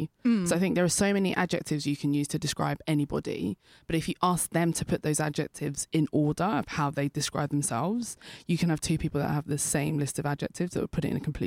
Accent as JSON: {"language": "English", "country": "United Kingdom", "said": "I'm British Nigerian and you're British Ghanaian."}